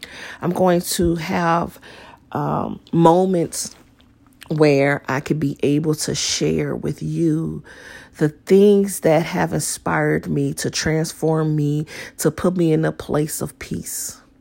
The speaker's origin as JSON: {"language": "English", "town": "Chicago", "region": "Illinois", "country": "United States", "tie": "born or raised there", "said": "born and raised in Chicago, raised by a single parent"}